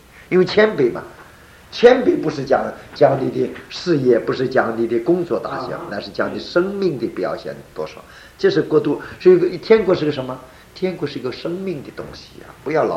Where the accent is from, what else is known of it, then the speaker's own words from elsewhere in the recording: China; 因为我们中国人问岁数的时候，你贵庚多少？